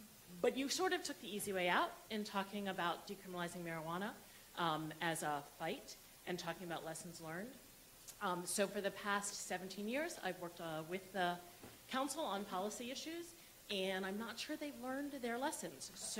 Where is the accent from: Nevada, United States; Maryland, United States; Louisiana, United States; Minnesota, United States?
Maryland, United States; Baltimore; now in Washington, D.C., United States; D.C. is where I live now. Baltimore City is my hometown where I was born. I'm a proud Western grad.